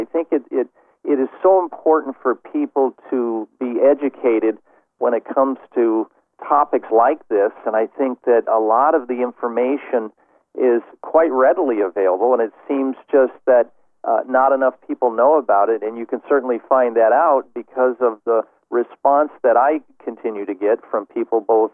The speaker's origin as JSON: {"language": "English", "region": "Midwest", "country": "United States", "tie": "born or raised there", "also_born_or_lived": "Colorado / Phoenix, Arizona", "said": "I grew up in the Midwest, where it's cold or hot, moved to Colorado. Weather was beautiful there until the snow came. And then I decided enough of that snow and moved to Phoenix, Arizona."}